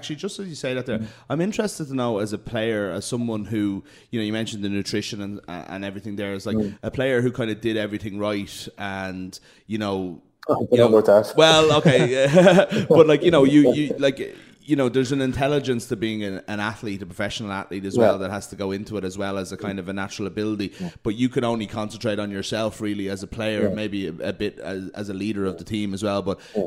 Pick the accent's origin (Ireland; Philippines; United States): Ireland; Dublin, Leinster; accent: Dublin; I think my accent, I got more Dublin in trying to speak French than it actually was even in real life.